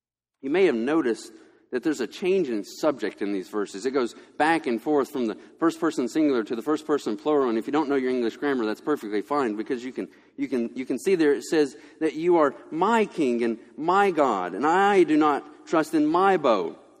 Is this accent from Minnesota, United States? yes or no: no; Tennessee, United States; also born or lived in Alabama; now in Georgia, United States; I'm from East Tennessee, just outside of Knoxville